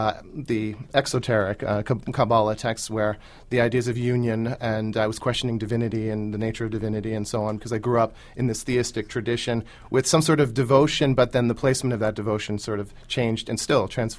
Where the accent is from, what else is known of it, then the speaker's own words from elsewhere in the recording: Toronto, Ontario, Canada; I grew up in Toronto.